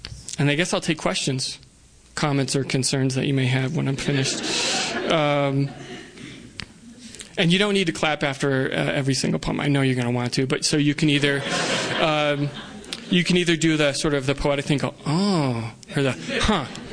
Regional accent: Cheektowaga, New York, United States; I would be living in my hometown, which is a suburb of Buffalo, New York, called Cheektowaga, which is an Iroquois word for land of the crabapple trees.

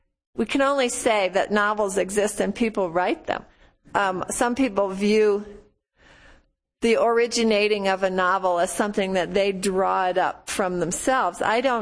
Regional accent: St. Louis, Missouri, United States; I grew up in St. Louis. That was fine. My family wasn't from St. Louis.

